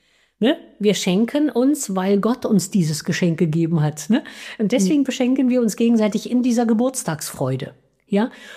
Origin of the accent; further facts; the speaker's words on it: Thuringia, Germany; Ich bin aus Thüringen.